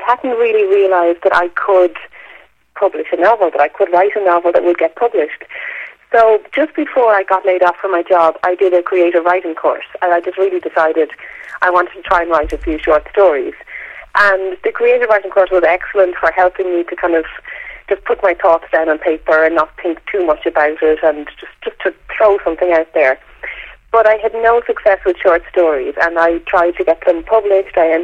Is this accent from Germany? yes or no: no; Dublin, Leinster, Ireland; Okay, so I think for me, it just happens to be set in Dublin because that's my hometown.